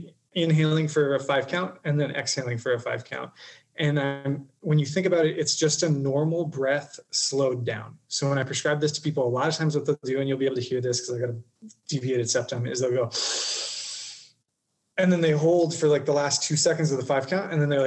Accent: Wisconsin, United States; born there; Now, I didn't drink in college, but I was born in Wisconsin.

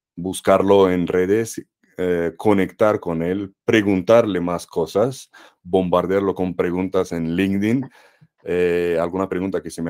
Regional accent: Romania; Spanish is a second language; En la educación en Rumanía, de donde vengo

